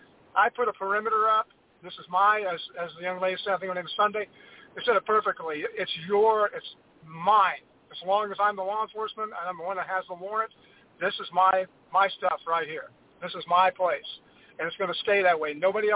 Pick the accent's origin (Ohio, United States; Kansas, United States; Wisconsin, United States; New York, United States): Ohio, United States; Dayton; I'm from the Montgomery County area in Dayton.